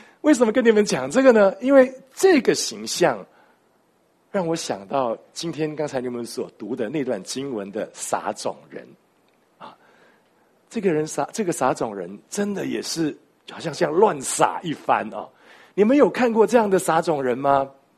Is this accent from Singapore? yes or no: yes; Singapore; now in Taipei, Taiwan; 其实我是从新加坡来的，那我来台北华神任教的时间很短，只有2年半，